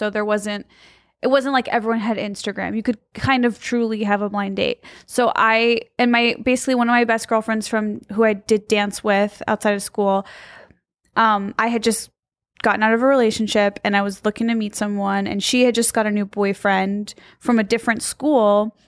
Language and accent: English; Midwest, United States; I'm from the Midwest. Cousins, whatever.